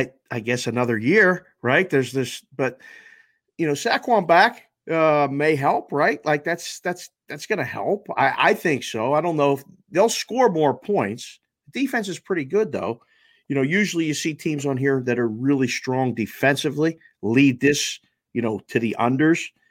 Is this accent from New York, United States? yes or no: no; Pittsburgh, Pennsylvania, United States; I'm born and raised in Pittsburgh. I grew up in the days of the Steel Curtain